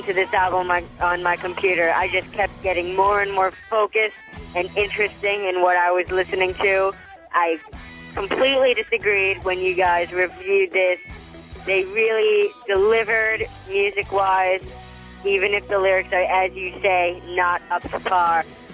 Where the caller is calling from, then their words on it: Queens, New York, United States; Hey, Jim and Greg. … I'm from Queens, New York.